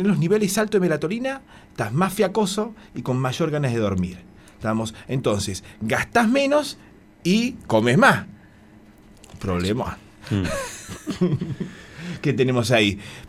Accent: Argentina; cená a las 10 como buenos argentinos otra vez.

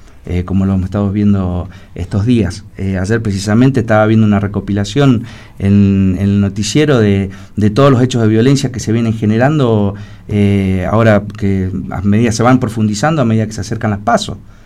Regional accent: Neuquén, Argentina; yo soy nacido y criado en Chacra, y yo respeto mis tradiciones

